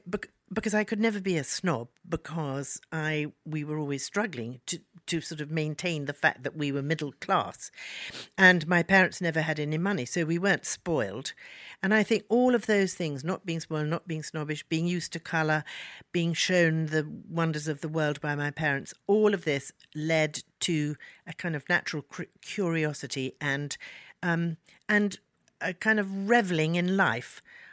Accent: India; born there; I was born in India.

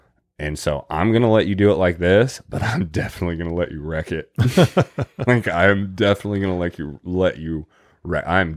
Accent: Huntington, United States; growing up in Huntington, and I say growing up, this is after coming back

